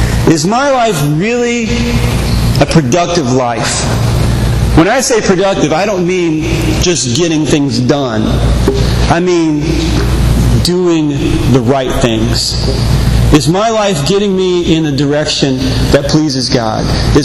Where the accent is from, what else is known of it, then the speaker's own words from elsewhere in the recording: North Carolina, United States; I grew up in North Carolina. It's a southern state.